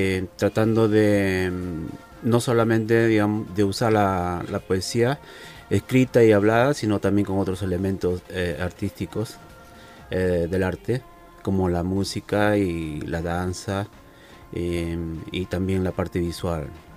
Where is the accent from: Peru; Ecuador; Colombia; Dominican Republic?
Peru; now in London, United Kingdom; Como peruano que soy, bueno, yo lo celebro aquí en Londres, pues resido en Londres.